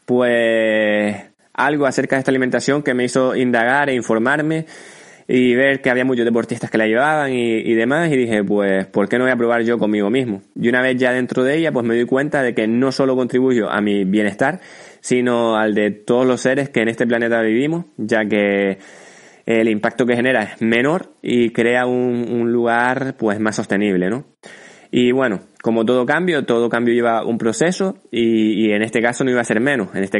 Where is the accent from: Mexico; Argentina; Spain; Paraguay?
Spain; Canary Islands; tengo 27 años, soy de Gran Canaria